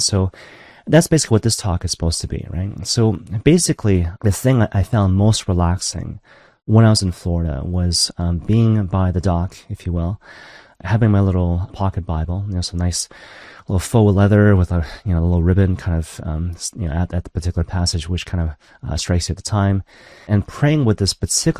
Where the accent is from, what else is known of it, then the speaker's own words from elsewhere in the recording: Maple Ridge, British Columbia, Canada; born there; also born or lived in Vancouver; now in Toronto, Canada; But back in the day, I actually lived in Vancouver, right? So technically I was born in Maple Ridge